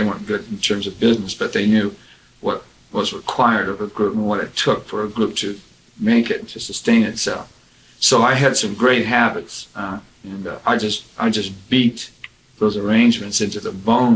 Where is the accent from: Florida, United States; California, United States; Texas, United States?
California, United States; San Jose; they sent us up to San Jose, my hometown, to play.